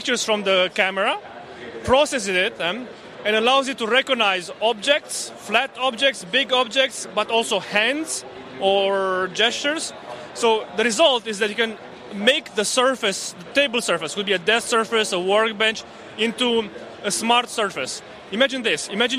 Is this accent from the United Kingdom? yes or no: no; Romania; I'm from Romania as well.